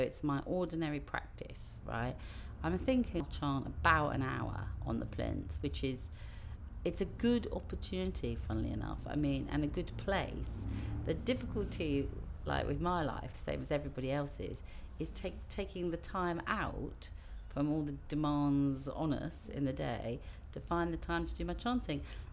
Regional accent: London, United Kingdom; Like, I'm a Londoner. I'm hugely proud of the city I live

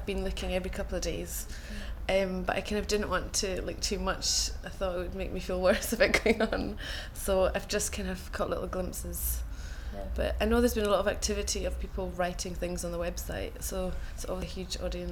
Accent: Benbecula, Scotland, United Kingdom; now in Glasgow, United Kingdom; Yeah, I grew up on Benbecula, which is a really small island in the Western Isles on the northwest coast of Scotland. I think there's about a population of about 2,000 people, but it's quite small. So I grew up there and then moved to Glasgow for university.

